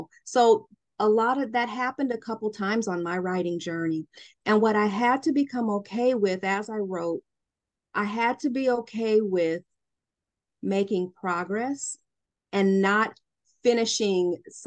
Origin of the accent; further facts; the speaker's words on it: Des Moines, Iowa, United States; I had launched a nonprofit organization in my hometown. Des Moines, Iowa is my hometown.